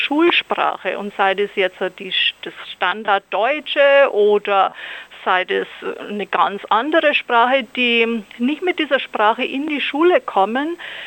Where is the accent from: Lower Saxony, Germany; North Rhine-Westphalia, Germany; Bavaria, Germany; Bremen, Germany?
Bavaria, Germany; first language Bavarian; German is a second language; Also ich bin ganz einsprachig im Bayerischen aufgewachsen und meine erste Fremdsprache ist also das Hochdeutsche.